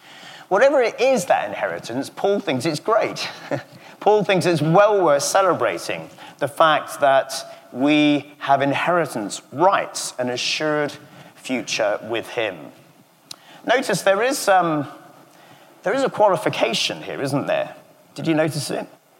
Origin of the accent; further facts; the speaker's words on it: England, United Kingdom; accent: English; I would find that my English accent would be accentuated whenever I was amongst people.